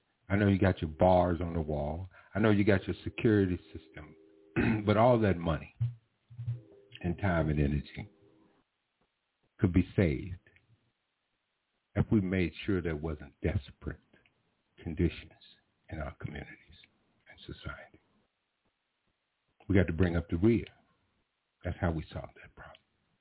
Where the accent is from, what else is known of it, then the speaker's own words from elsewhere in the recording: Memphis, Tennessee, United States; in Tennessee, in the lower southwest corner of Tennessee, second largest city, and happened to be my hometown.